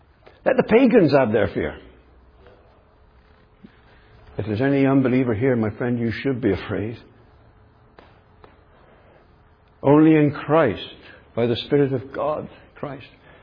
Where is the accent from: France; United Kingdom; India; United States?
United Kingdom; England; Now, I'm English, as I've said.